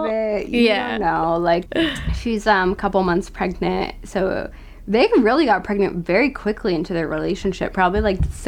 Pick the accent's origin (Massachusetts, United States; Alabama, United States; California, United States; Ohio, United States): Massachusetts, United States; Boston; We're from Boston.